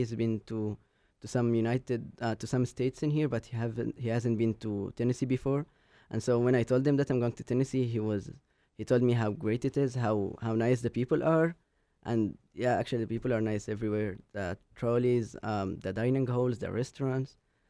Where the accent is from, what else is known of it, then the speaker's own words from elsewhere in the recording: Egypt; since I'm from Egypt, I can't really afford coming here unless it's a full scholarship.